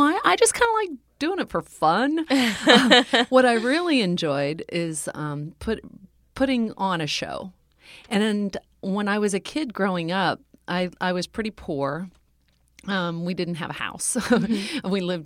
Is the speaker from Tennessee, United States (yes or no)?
no; Texas, United States; also born or lived in Ohio / New York; I was living in Ohio. I'm not from Ohio. I'm from Texas.